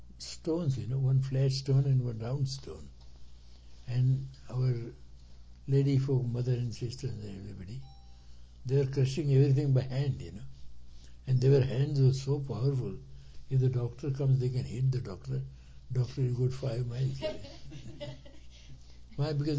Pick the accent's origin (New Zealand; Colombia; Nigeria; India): India; Chennai, Tamil Nadu; now in Minneapolis, United States; Oh, I come all the way from Chennai to Minneapolis.